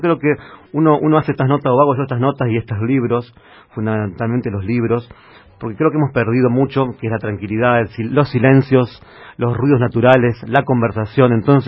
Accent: Paraná, Entre Ríos, Argentina; yo soy nacido en Entre Ríos, soy entrerriano, ¿no? Entonces, nací en Paraná, pero soy un entrerriano medio sui generis porque a mí nunca me gustó el río.

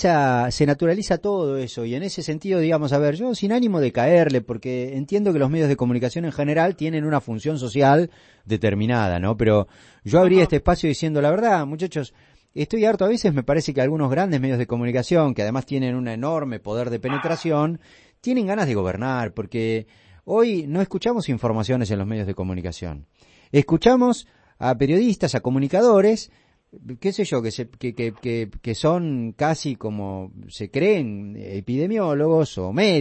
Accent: Tapalqué, Buenos Aires Province, Argentina; es vecino nuestro porque yo soy de Tapalqué

